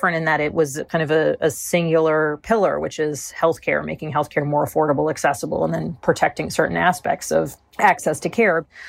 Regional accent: Virginia, United States; You know, in my home state of Virginia, we are bringing home $100 million for broadband connectivity

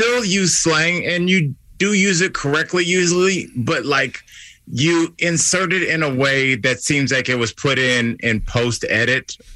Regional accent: Cleveland, Ohio, United States; That's what I grew up with in Cleveland.

